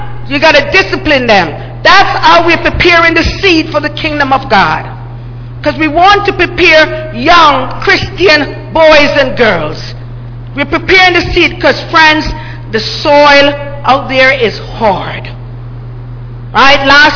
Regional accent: Jamaica; I'm from Jamaica. It's growing there wild.

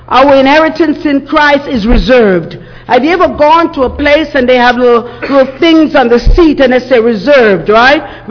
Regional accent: Jamaica; when I grew up in Jamaica

